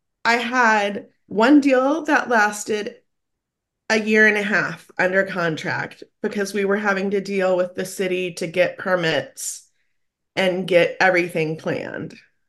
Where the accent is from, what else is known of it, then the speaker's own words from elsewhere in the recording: Atlanta, Georgia, United States; also born or lived in Southern California; Growing up in Atlanta and Southern California, it was very, very different.